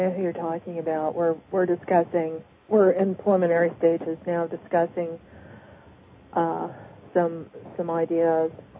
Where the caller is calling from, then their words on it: Tucson, Arizona, United States; from Arizona.